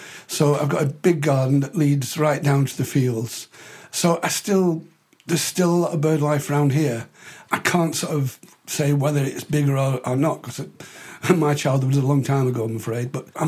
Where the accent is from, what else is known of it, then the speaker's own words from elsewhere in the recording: Hyde, North West England, United Kingdom; also born or lived in Blackpool; I was born in Blackpool and at the age of five moved to Hyde near Manchester.